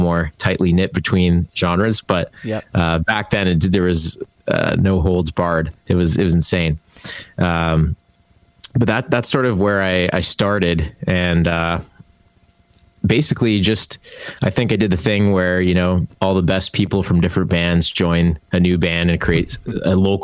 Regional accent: Markham, Ontario, Canada; now in Toronto, Canada; And I grew up actually in the suburbs of Markham.

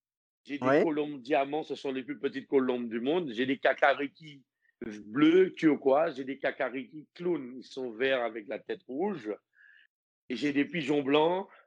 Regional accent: Martinique; also born or lived in French Guiana / Guadeloupe; j'ai vécu pas mal de temps en Guyane, j'ai vécu pas mal de temps en Guadeloupe, et je suis martiniquais

